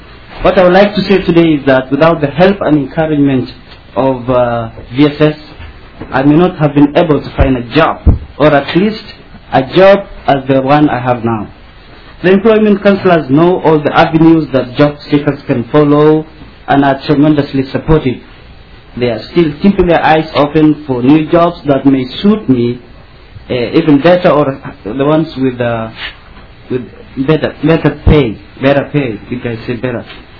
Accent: Kenya; English is a second language; moved away as an adult; now in Minnesota, United States; This program has helped me personally tremendously to start a new life here in Minnesota. I come to Minnesota from Kenya. I came here in June of 2006, that's last year.

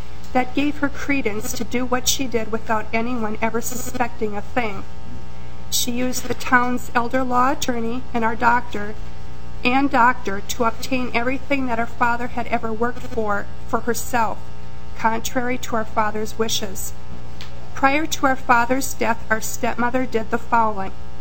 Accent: Waconia, Minnesota, United States; Mr. Chairman and members of the committee … from Waconia.

